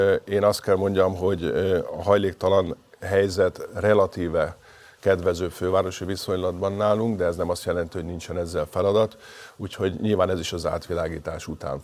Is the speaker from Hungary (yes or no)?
yes; Budapest, Hungary; Én itt születtem, itt élek, és 30 éve önökért dolgozom.